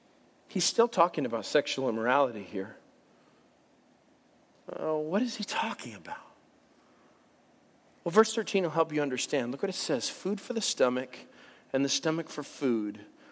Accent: United States; Like I said, I'm American.

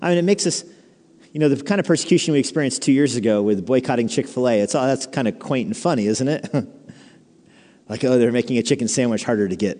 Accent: New Mexico, United States; well, I'm from New Mexico.

